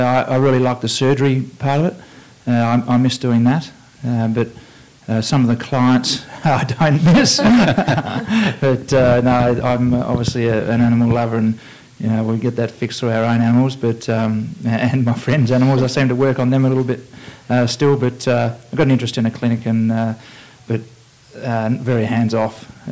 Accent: Adelaide, South Australia, Australia; I'm from Adelaide, South Australia.

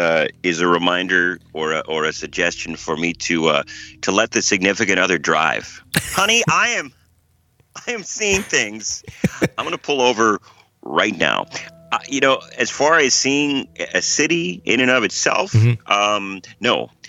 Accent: Wisconsin, United States; now in Arkansas, United States; But Milwaukee, Wisconsin, obviously we're both from Wisconsin.

